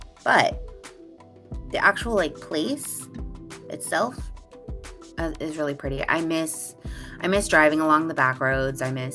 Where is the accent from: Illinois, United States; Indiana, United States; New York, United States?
Indiana, United States; I was like, oh yeah, I'm from Indiana.